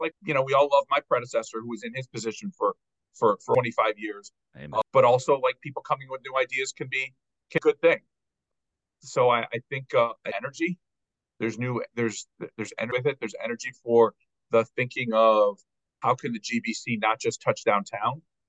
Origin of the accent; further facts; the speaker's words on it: Highland Park, Illinois, United States; now in Baltimore, United States; So I grew up in the North Shore of Chicago in Highland Park